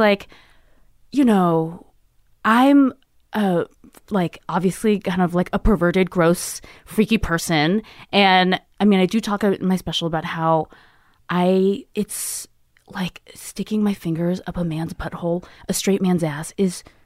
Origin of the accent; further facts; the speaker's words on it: San Francisco, California, United States; I grew up in San Francisco proper.